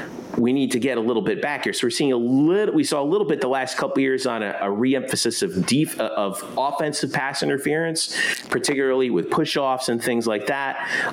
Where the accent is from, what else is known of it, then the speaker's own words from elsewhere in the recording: Florida, United States; now I grew up in South Florida. I was a Dolphins fan.